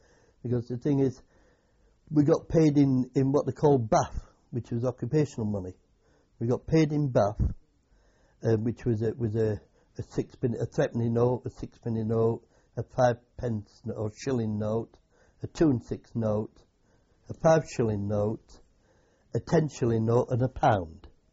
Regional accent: England, United Kingdom; being English

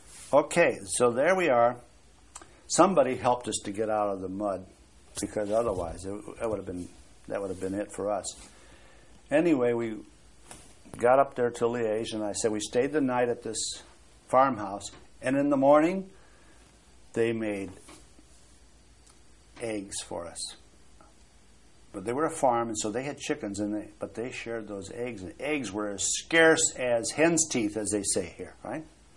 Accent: Parma, Ohio, United States; I said, Cleveland, Ohio. I'm really from Parma, but that's a suburb of Cleveland.

